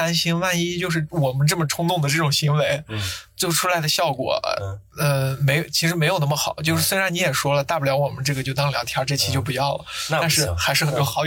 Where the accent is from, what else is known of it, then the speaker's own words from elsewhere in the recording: Xinjiang, China; now in Xi'an, China; 我是新疆人。